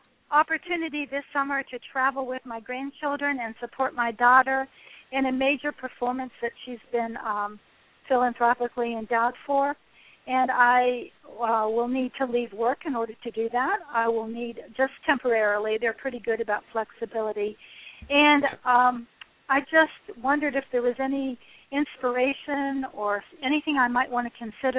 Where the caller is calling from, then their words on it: Virginia, United States; We're calling from Virginia, from Floyd County, Virginia.